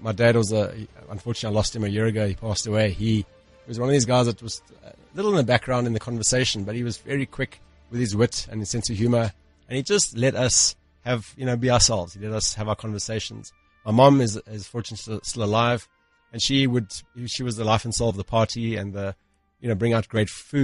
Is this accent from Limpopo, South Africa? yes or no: no; Johannesburg, Gauteng, South Africa; should be a proper Afrikaans-speaking chap, but through I guess, history, we grew up in the English parts of Johannesburg, went to English schools.